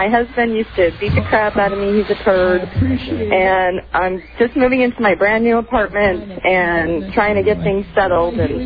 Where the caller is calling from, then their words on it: Las Vegas, Nevada, United States; I'm calling you from Vegas.